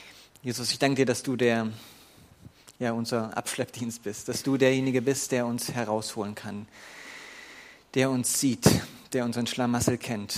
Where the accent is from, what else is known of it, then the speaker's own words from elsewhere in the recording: Thuringia, Germany; komme aus Thüringen, mein Heimatdorf, wo ich herkomme, das hat 112 Einwohner, 111, ich bin nicht mehr da. 800 Meter über